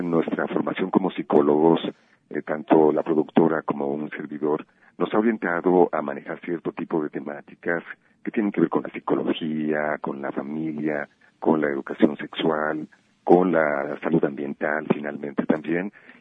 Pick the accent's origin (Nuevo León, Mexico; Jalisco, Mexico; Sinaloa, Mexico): Jalisco, Mexico; Arandas; Yo soy originario de una región, soy de los Altos de Jalisco, en Arandas, y valoro muchísimo la cultura regional.